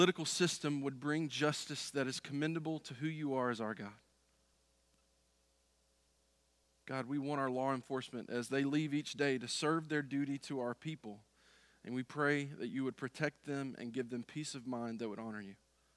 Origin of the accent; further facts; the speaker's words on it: Mississippi, United States; Growing up in Mississippi, I've seen this, I've heard this